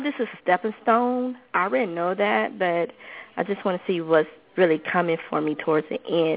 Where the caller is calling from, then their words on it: Georgia, United States; from Georgia.